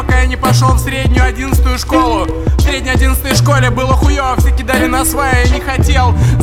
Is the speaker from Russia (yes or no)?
no; Minsk, Belarus; born there; Я родился в Витебске в 1989 году. На самом деле я родился в Минске